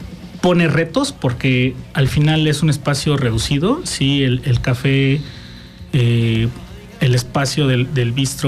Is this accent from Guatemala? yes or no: no; Morelos, Mexico; also born or lived in Guerrero; somos artistas emergentes, la mayoría originarios de Morelos, Yo personalmente vengo de Guerrero, pero llevo toda mi vida aquí en Morelos.